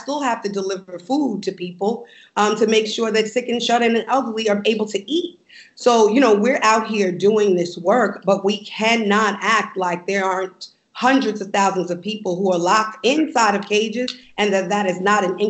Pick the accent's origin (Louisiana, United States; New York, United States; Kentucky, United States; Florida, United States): New York, United States; So yeah, as a New Yorker right now, in this critical moment, we are in a national crisis.